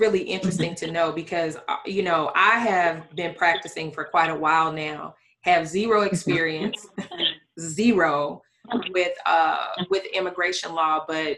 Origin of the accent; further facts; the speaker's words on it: Alabama, United States; I grew up in Alabama, so I can say